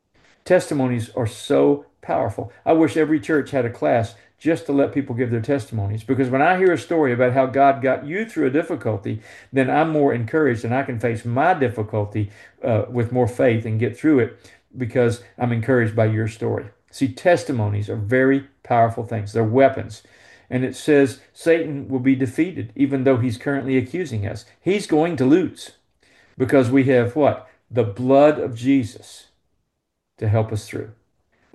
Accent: Mason, Texas, United States; I grew up in Mason, Texas, down by Fredericksburg.

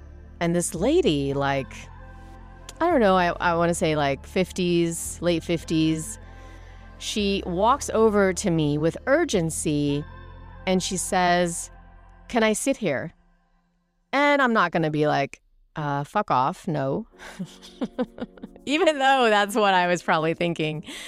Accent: Germany; moved away; I've been living here for 30 years, but I grew up in Germany, you know.

